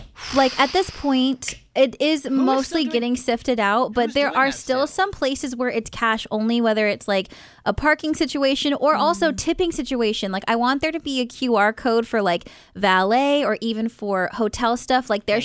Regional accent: California, United States; moved away as an adult; So I'm from California and Kramer is from Georgia and we had never tried Old Bay until moving here 5 years ago.

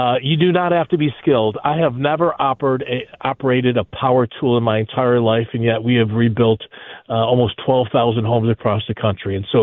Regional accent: Buffalo, New York, United States; You know, I grew up in Buffalo, grew up in the north side of the city, lived here for 40 years, moved away for 20 years.

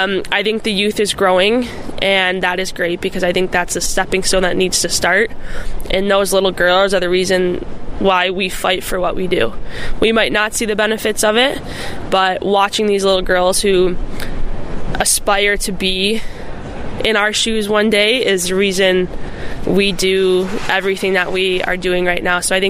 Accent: Buffalo Grove, Illinois, United States; Yeah, I grew up in Buffalo Grove and actually played for Team Illinois.

